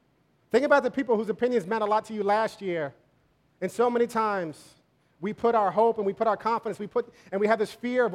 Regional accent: New York, United States; But I grew up in Westchester, and Westchester, one of my weekly chores was doing landscaping and cutting the grass.

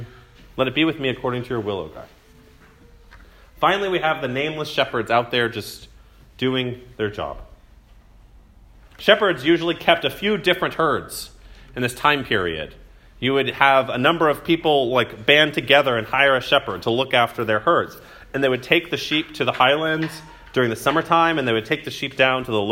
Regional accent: College Station, Texas, United States; And so I grew up in College Station, where I was kind of, I counted, I mattered.

